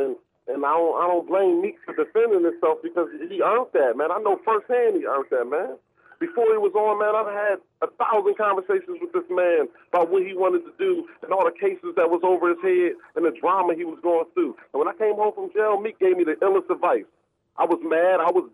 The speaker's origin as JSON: {"language": "English", "town": "Philadelphia", "region": "Pennsylvania", "country": "United States", "said": "Yeah, I'm from Philadelphia."}